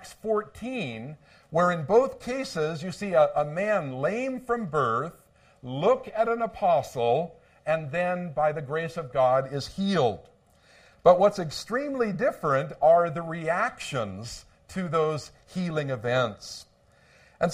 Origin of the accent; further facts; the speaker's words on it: Los Angeles, California, United States; I thought about the people that I grew up with in Los Angeles.